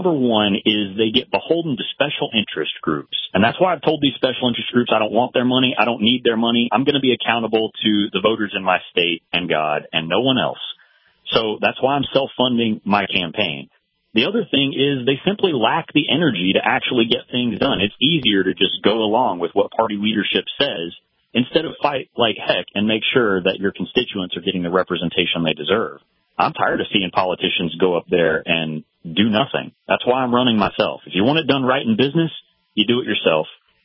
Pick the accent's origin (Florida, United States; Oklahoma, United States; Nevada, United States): Florida, United States; I was born and raised in North Florida. I'm a Florida native.